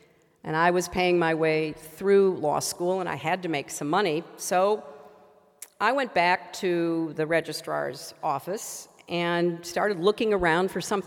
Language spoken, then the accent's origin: English; Illinois, United States; I grew up outside of Chicago.